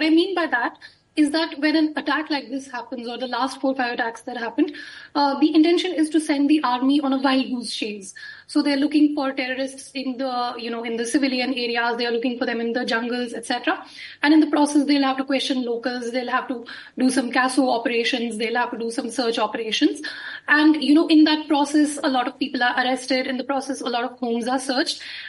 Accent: Jammu and Kashmir, India; because I'm not from there. I'm from the Kashmir Valley.

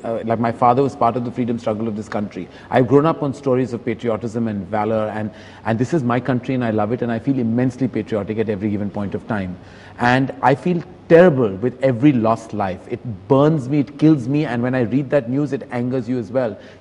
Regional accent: India; I do, as an Indian citizen, I completely do.

